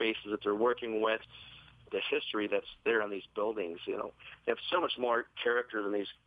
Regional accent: Plymouth, Michigan, United States; I grew up in Plymouth, and I spent a lot of time out in Ann Arbor.

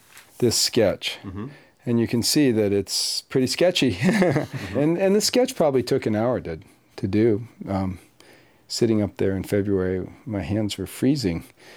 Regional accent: Mill Valley, California, United States; things I liked around where I grew up in Mill Valley, like Mount Tamalpais and the coast over by Stinson Beach and the San Francisco skyline and Golden Gate Bridge.

